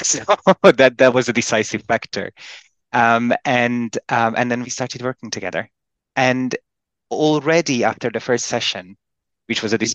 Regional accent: Hungary; English is a second language; now in Zurich, Switzerland; I am 38 years old. I live in Zurich, but I'm originally from Hungary.

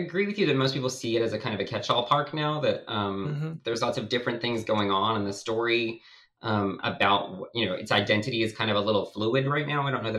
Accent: Australia; now in United States; I'm originally from Australia

